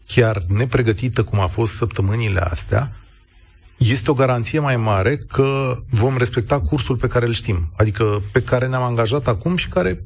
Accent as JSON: {"language": "Romanian", "country": "Romania", "said": "știu că acesta este drumul pentru nația mea, știu că nația mea la 1848 așa s-a construit, cu oamenii care au venit din Europa și au făcut România națională și suverană"}